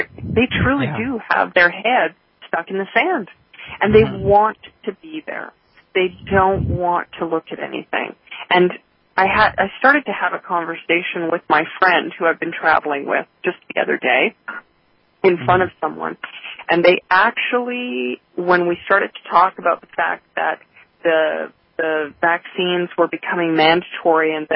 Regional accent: Canada; now in United States; I'm from Canada.

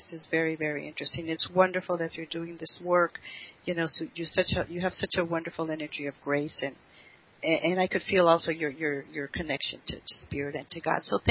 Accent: Mexico; Well, I grew up in Mexico some of my years when I was living there.

